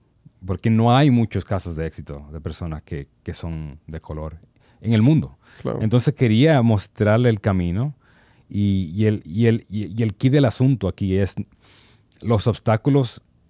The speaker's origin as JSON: {"language": "Spanish", "region": "Santo Domingo", "country": "Dominican Republic", "tie": "born or raised there", "moved": "yes", "lives_now": "New York, United States", "said": "cuando yo crecí aquí, vendiendo guayaba en los Trinitarios, hasta que emigré a Harlem"}